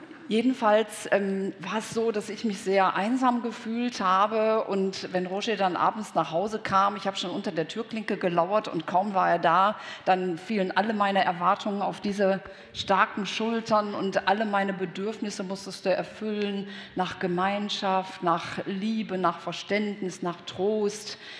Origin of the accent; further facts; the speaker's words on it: Düsseldorf, North Rhine-Westphalia, Germany; Es war dann ein bisschen anders als bei uns in Düsseldorf. Ich habe also mit meinen 28 den Altersschnitt dramatisch nach unten gesenkt.